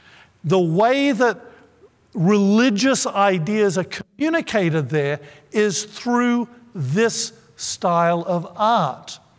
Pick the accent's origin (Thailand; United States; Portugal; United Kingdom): Thailand; I grew up in the Far East, and we were living in Thailand.